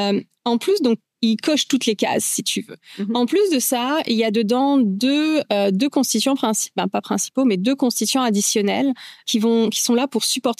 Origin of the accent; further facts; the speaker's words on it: France; moved away as an adult; now in Quebec, Canada; je suis vétérinaire, j'ai gradué en France, comme mon accent le laisse paraître encore. Je suis arrivée au Canada, au Québec spécifiquement, il y a un peu plus de 20, presque 20 ans maintenant.